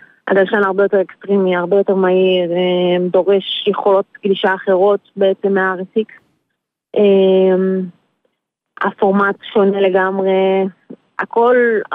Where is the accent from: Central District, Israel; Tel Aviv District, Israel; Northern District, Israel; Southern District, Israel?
Southern District, Israel; Eilat; כן, אני אלעתית.